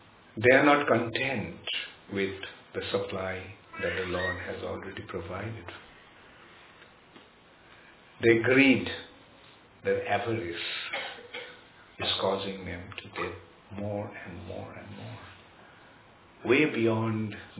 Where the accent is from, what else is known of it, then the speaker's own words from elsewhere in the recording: Kolkata, West Bengal, India; English is a second language; Just today, somebody was telling me, in Calcutta there is a lake. I grew up in Calcutta, so that lake was, I never seen any situation where the lake got dry.